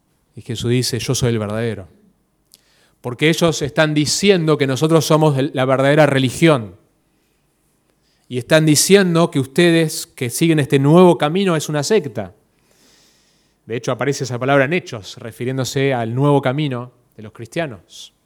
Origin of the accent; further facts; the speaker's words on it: Mexico City, Mexico; born there; Yo nací en la Ciudad de México y tengo memorias de levantarnos a veces en el medio de la noche bajando las escaleras por el terremoto